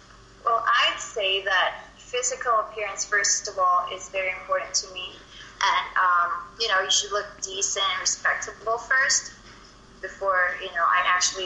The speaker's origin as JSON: {"language": "English", "town": "Manila", "region": "Metro Manila", "country": "Philippines", "tie": "born or raised there", "said": "I was born and raised in Manila, like the center of Manila. But these days, I'm in, Pasig. It's north, I think."}